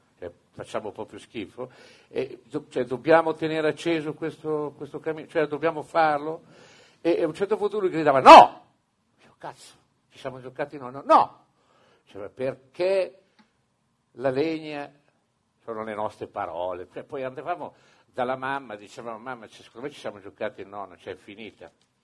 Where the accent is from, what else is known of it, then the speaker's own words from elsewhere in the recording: Montesole, Emilia-Romagna, Italy; Io sono originario di un luogo che si chiama Montesole. Montesole è in provincia di Bologna, non è lontano